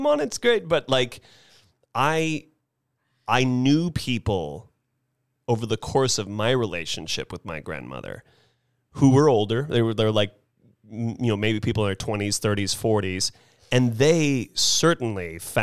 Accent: Carmel Highlands, California, United States; where we grew up in the Carmel Highlands

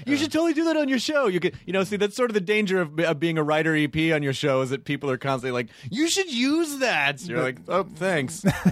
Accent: Tennessee, United States; No, I'm from Tennessee.

